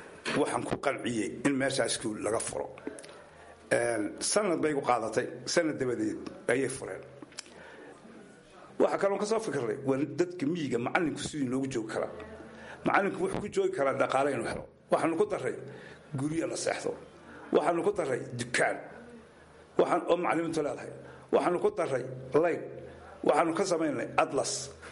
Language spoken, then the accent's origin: Somali; Gobka Daarimo, Woqooyi Galbeed, Somalia; born there; waxaan ku dhashay Gobka Daarimo Saari dhexdeeda, waa meel Gabeel u jirta 12 kilomitir.